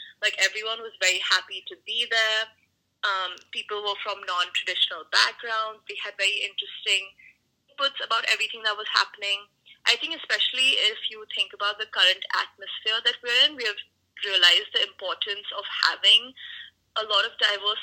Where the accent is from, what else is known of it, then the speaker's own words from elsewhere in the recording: India; So even growing up in India